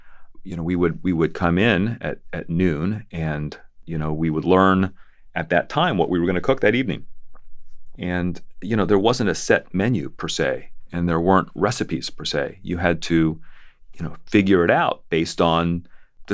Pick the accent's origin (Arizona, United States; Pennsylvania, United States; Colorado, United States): Colorado, United States; growing up in Colorado, this is not how we ate burritos.